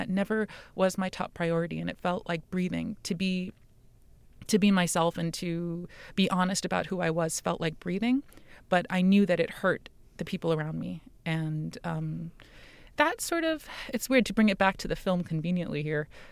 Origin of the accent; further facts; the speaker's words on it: United States; I think growing up in America made me very, I don't know if self-indulgence is the right word.